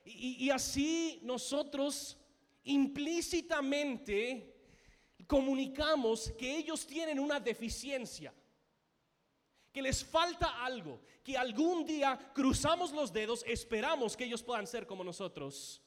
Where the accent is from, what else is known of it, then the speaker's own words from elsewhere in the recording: United States; Spanish is a second language; yo también soy gringo, por eso lo puedo decir así, en cariño.